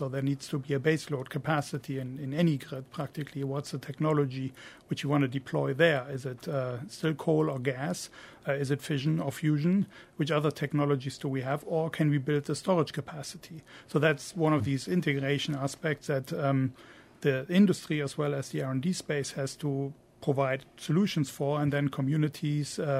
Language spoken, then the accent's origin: English; Germany; English is a second language; I can talk about one example from my home country in Germany.